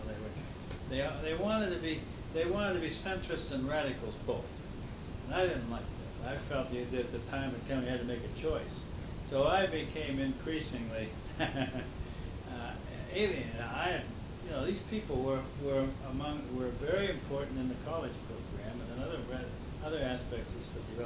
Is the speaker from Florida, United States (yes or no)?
no; Erie, Pennsylvania, United States; I came from Western Pennsylvania and came from the West.